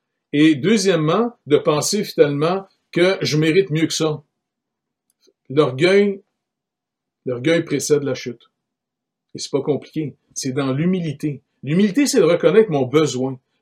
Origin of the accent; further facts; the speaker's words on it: Canada; Je suis Canadien, je suis né là-dedans. On m'a mis de l'eau sur la tête quand j'étais bébé. Et puis, j'ai été à messe quand j'étais petit.